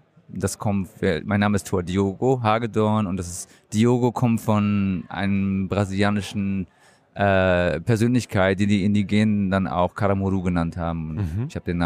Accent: Bremen, Germany; Ich bin Bremer. Ah ja. Genau, ich komme aus Bremen, aus der Hansestadt.

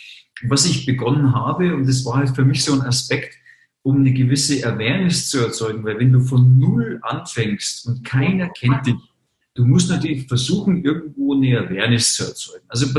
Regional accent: Munich, Bavaria, Germany; born there

